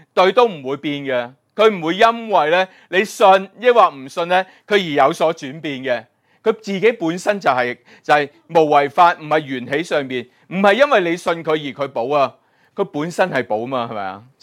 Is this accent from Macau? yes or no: yes; Macau; 我哋澳门人都必须要进取嘅果啦